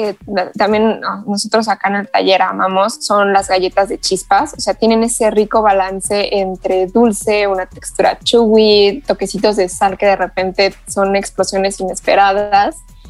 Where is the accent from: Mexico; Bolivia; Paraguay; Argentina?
Mexico; Toluca, State of Mexico; Yo soy de Toluca y allá hay una repostería que es súper tradicional.